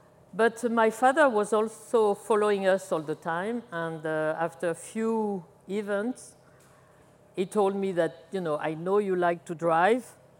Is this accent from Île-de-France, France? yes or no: no; Grasse, Provence-Alpes-Côte d'Azur, France; English is a second language; My hometown is the capital of perfume, Grasse. And so we were growing roses and jasmine.